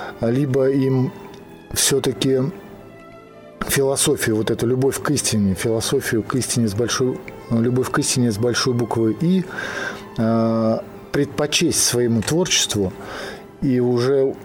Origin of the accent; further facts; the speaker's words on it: Saint Petersburg, Russia; now in Ryazan, Russia; И таким образом сам стал рязанцем. Вот сам я родом из Питера. Волей судьбы как-то судьба занесла меня сюда, в Рязань.